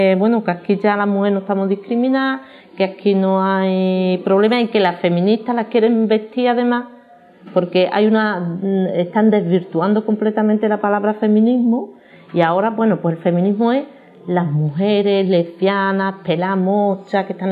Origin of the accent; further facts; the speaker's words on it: Andalusia, Spain; yo como feminista también tengo que luchar por la soberanía de mi pueblo, que es Andalucía